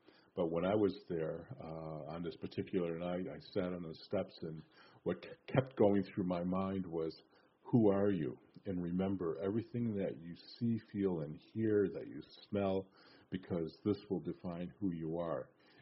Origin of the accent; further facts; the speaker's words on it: Buffalo, New York, United States; I grew up in Buffalo, and when I found out about Red Jacket, I also found out that we were living on the former Buffalo Creek Reservation.